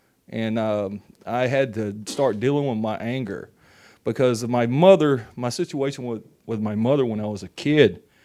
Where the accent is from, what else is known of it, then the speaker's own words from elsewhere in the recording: the South, United States; also born or lived in California / Louisiana; I mean, I'm a Southerner by trade.